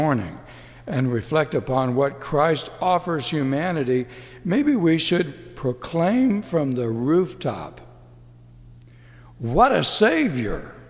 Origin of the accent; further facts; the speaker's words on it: Texas, United States; Growing up in Texas and a lifelong patron of those greasy burgers once served out of orange and white A-frame buildings